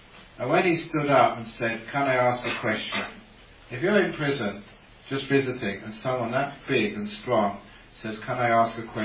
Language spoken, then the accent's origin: English; Perth, Western Australia, Australia; In my hometown, Perth, there was a man who tried to rob the jewellery store.